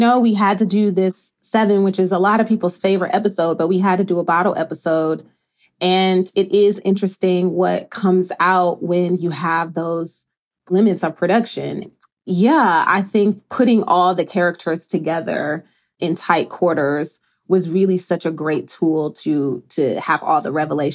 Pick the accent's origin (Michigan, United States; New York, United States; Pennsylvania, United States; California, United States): Michigan, United States; Detroit; coming from all of Detroit, you know, we talked about me growing up in Calumet Townhomes, which was a Section 8 housing community.